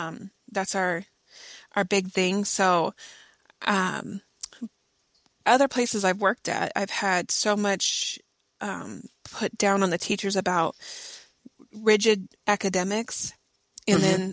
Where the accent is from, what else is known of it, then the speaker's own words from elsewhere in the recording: Ohio, United States; I'm originally from Ohio, so I moved to Columbus.